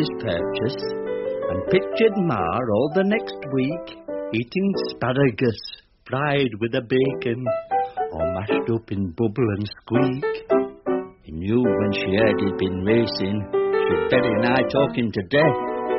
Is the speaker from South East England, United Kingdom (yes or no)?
yes; Hyde, South East England, United Kingdom; also born or lived in Huddersfield; I was born in Huddersfield, but at the age of 3 and a half, my dad got a job in Hampshire, and we lived in a very small village called Hyde on the edge of the New Forest.